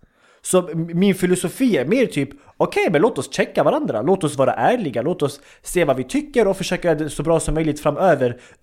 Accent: Sweden; born there; jag kommer från jag är född i Sverige, min familj eller min syskon allihopa födda i Sverige, jag kommer från invandrarbakgrund.

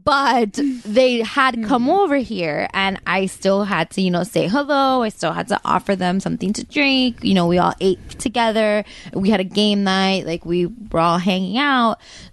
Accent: Kendall, Florida, United States; I'm 32. I grew up in South Kendall.

